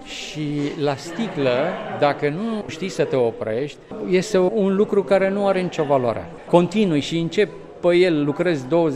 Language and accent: Romanian; Moldavia, Romania; pentru că sunt moldovean și așa a fost și la îndemnul altor prieteni, să fie albastru de Voroneț, să fie ceva din zona noastră